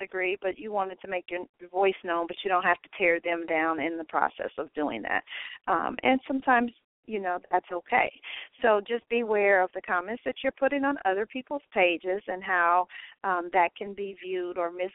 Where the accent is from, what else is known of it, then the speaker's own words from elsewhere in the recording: Kansas City, Missouri, United States; I'm from Kansas City, as most of you know